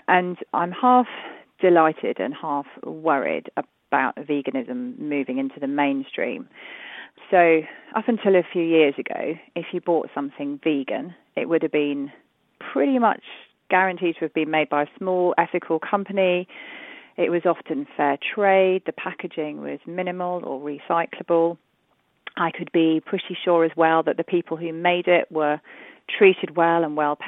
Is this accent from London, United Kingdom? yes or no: yes; London, United Kingdom; I'm from London.